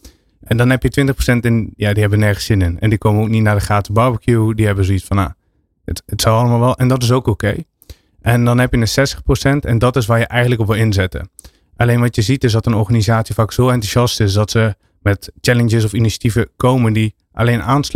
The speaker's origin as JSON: {"language": "Dutch", "region": "Limburg", "country": "Netherlands", "said": "Ik kom wel uit Limburg van origine."}